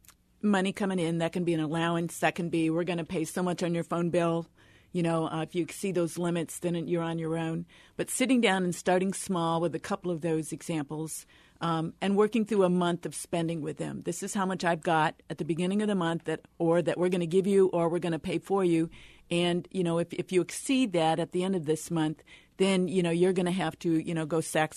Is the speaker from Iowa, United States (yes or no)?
yes; Iowa, United States; And I was from Iowa, so again, I, you know, pulled beans and things out of cornfields.